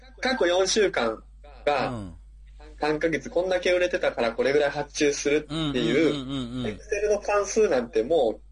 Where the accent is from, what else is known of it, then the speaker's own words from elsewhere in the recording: Osaka, Japan; 私大阪出身でして、